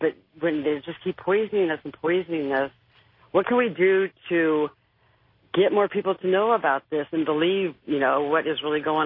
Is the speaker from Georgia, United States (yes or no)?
no; Salem, Oregon, United States; I'm from Salem, Oregon.